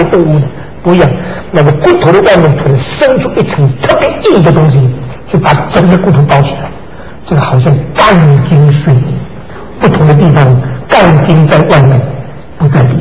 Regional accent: China; 我们中国人有一句话说呢，养兵千日，用在一朝。

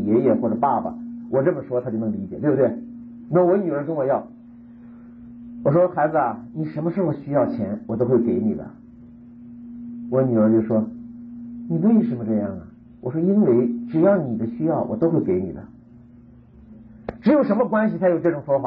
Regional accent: China; 我们中国人

